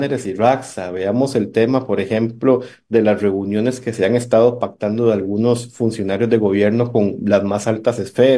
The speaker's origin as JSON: {"language": "Spanish", "country": "Costa Rica", "said": "Quisiera pensar como ciudadano costarricense"}